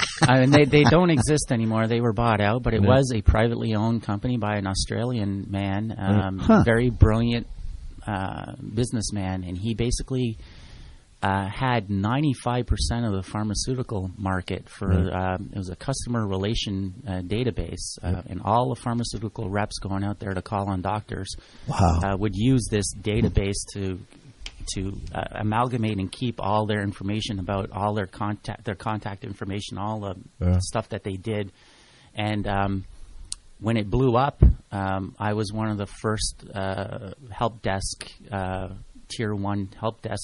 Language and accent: English; Montreal, Quebec, Canada; moved away as an adult; We come from Montreal, my wife